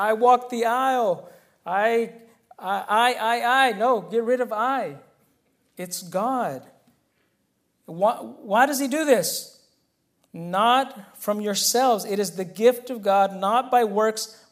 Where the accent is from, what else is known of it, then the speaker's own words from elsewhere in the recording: United States; born there; It wasn't because I was born in America.